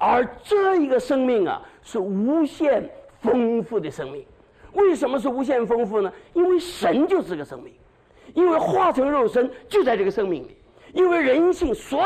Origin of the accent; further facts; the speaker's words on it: Shanghai, China; 上海人有道菜叫什锦炸锅，我是个上海人